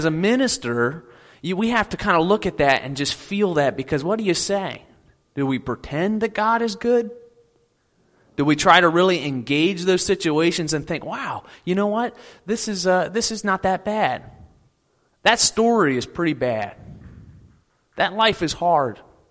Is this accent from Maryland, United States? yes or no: yes; Baltimore, Maryland, United States; was a youth minister up in Baltimore for a long period of time. I was there for 6 years, and that's my hometown. That's where I'm from.